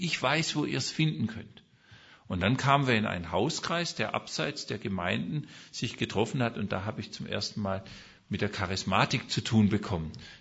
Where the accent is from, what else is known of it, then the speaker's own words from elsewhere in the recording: Leonberg, Baden-Württemberg, Germany; kam ich zurück nach Leonberg in meine Heimatstadt